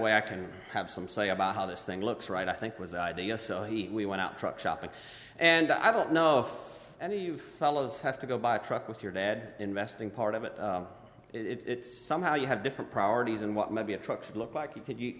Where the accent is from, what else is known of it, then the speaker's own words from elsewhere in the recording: Kentucky, United States; okay, so where are you from? Just to make small talk, I said, Kentucky.